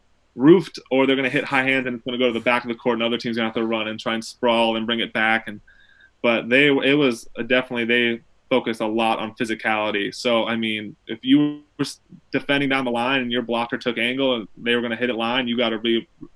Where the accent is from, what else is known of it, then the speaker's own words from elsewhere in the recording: Michigan, United States; also born or lived in Minnesota; I was born in Michigan, but for some reason, growing up as a kid, since we would always go to like see family in Minnesota, I would tell everybody I was born in Minnesota